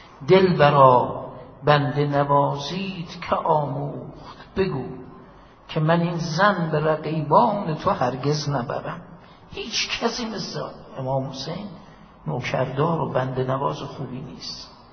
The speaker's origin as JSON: {"language": "Persian", "town": "Kashan", "region": "Isfahan", "country": "Iran", "accent": "Kashani", "said": "یک عده از همشهریای ما از لهجه من مشخص کاشانی هم آمدن"}